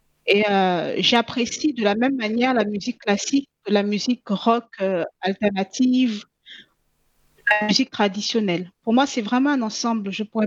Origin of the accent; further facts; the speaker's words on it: Côte d’Ivoire; also born or lived in Caribbean; now in France; J'ai grandi en Côte d'Ivoire. J'ai vécu dans les Caraïbes également, avant de m'installer en France, qui à la base est le pays où je suis née.